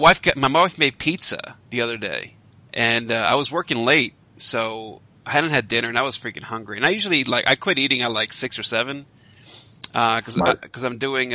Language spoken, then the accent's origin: English; New York, United States; Well, and me, because I'm from New York, so it's not real pizza to me.